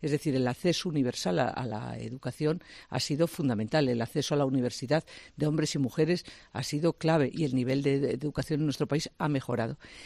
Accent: Spain; los españoles somos los que peor hablamos de nosotros mismos.

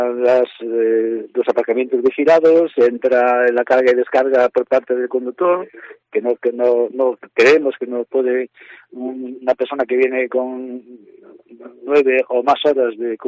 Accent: Galicia, Spain; Yo como gallego y como representante de los transportistas

